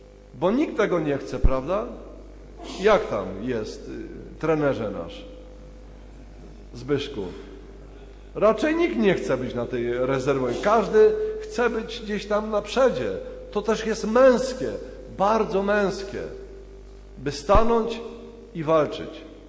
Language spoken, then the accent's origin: Polish; Pomeranian Voivodeship, Poland; No ja taki jestem, bo ja jestem z Pomorza, bo ja mam taką naturę.